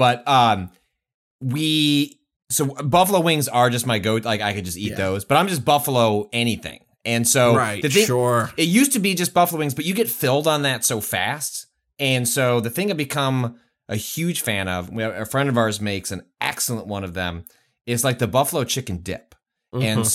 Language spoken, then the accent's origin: English; Chicago, Illinois, United States; it's also it's the one time where as a Chicagoan you will not be shamed for putting a hot dog in ketchup.